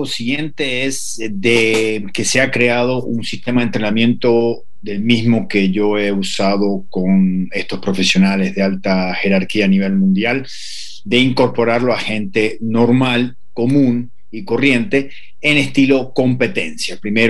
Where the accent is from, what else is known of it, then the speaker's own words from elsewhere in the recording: Caracas, Capital District, Venezuela; la zona donde yo me crié, en Caracas, Venezuela, en el barrio del Bosque.